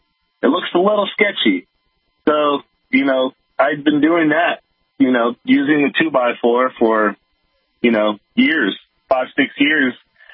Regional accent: San Francisco, California, United States; born or raised there

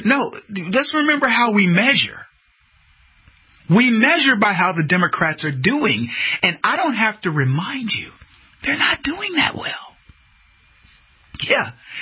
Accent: San Antonio, Texas, United States; A couple out from San Antonio, my hometown, bought it.

